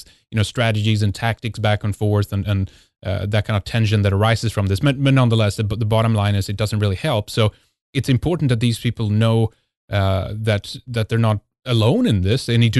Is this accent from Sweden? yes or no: yes; Sweden; I remember how it was growing up in Sweden around, you know, that period when there was nothing there.